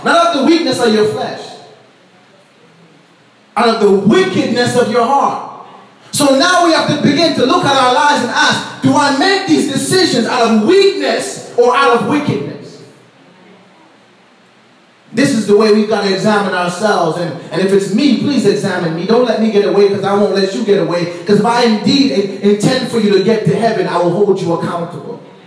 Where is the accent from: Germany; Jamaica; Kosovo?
Jamaica; Thank God I grew up in Jamaica where we used to make monkey faces all the time.